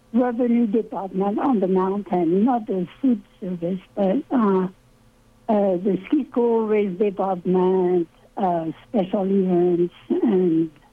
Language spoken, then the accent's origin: English; France; English is a second language; moved away; I'm a woman. I came from France.